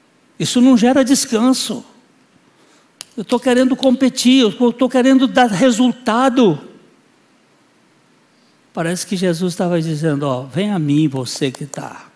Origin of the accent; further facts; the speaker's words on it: Rio de Janeiro, Brazil; Quando eu era jovem lá no Copacabana, lá no posto 6 de Copacabana